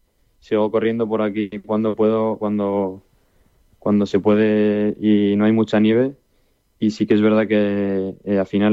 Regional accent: Zaragoza, Aragon, Spain; now in Sweden; la bandera del Real Zaragoza, que es la ciudad de donde vengo. Y orgulloso, la verdad.

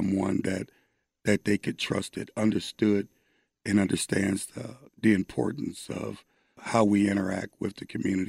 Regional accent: Ohio, United States; You know, as a kid growing up in Ohio, even now, I was heavily involved in the church.

